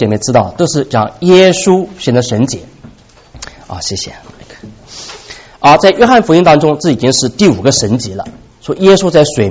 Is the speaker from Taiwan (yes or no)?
no; China; 我们是中国人呢